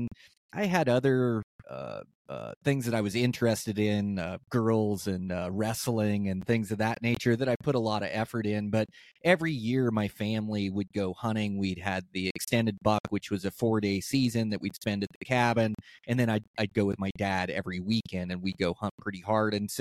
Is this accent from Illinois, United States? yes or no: no; Tumwater, Washington, United States; yeah, I grew up in well, just outside of Olympia, Washington. Like Tumwater was the high school I went to, and yeah, grew up there for 19 years.